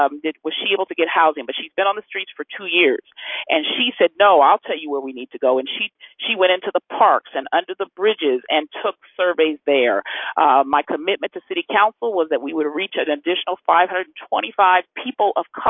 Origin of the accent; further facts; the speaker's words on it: New York, United States; I'm sorry, I'm from New York, and oftentimes we'll start getting going really fast, so I'll try to slow down.